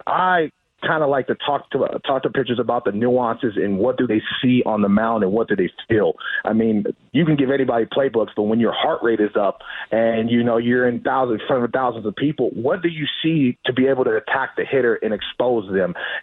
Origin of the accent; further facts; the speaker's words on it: California, United States; I'm from Northern California, so I know all about a marine layer pitching in San Francisco.